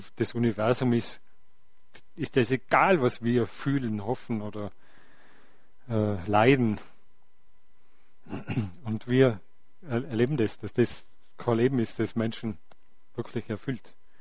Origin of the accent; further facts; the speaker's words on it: Austria; Und auch bei uns in Österreich ist es stapelweise in den Buchhandlungen herumgelegen zum Kauf.